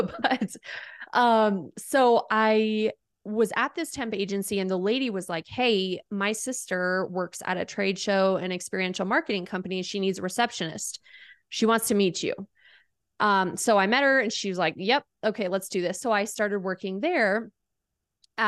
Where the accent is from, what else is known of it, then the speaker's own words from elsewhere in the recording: South Dakota, United States; moved away as an adult; now in Colorado, United States; I'm from South Dakota. I'm from a small town in South Dakota. I came out to Colorado to do my internship to finish my degree.